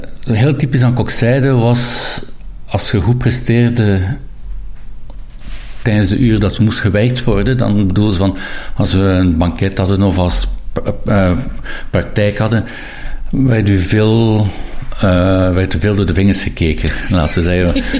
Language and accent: Dutch; De Panne, Flanders, Belgium; En ik ben daar ook geboren, dus ik ben West-Vlaming.